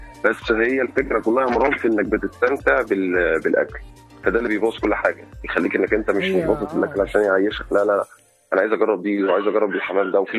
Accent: Egypt; واحنا بصحه طبيعتنا كمصريين اكلنا اصلا كمان دسم

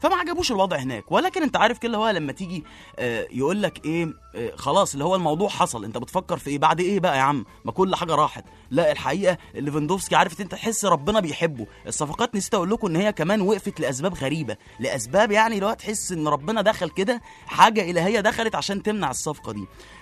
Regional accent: Egypt; احنا ككوره مصري

